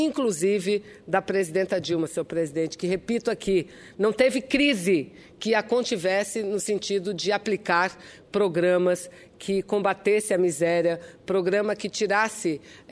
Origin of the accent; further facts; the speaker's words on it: Amazon, Brazil; Eu sou lá da Amazônia.